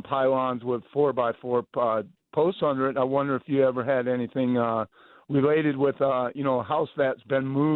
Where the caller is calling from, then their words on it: Yarnell, Arizona, United States; I'm calling from up in Yarnell.